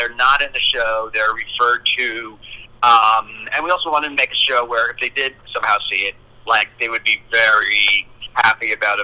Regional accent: New Jersey, United States; because I was like, we're two guys from New Jersey.

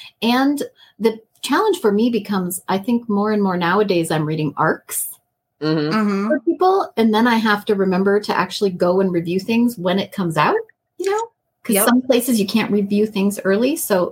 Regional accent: North Dakota, United States; Yes, I'm originally from North Dakota. And I have many unpleasant weather memories.

